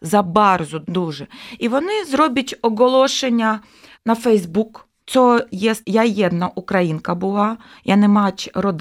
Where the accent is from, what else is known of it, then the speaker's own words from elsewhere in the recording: Kharkiv, Kharkiv Oblast, Ukraine; Polish is a second language; also born or lived in Kyiv; Kiedy początek wojny, ja mieszkała w miasto Kijów, ale urodzenie moje z miasta Charków. Ja z Charkowa. Ja jestem charkowczanka.